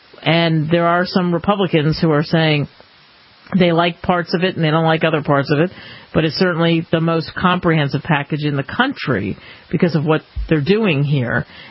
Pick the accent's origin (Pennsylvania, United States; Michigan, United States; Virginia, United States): Pennsylvania, United States; Philadelphia; Yes, and it happened in my hometown, Philadelphia.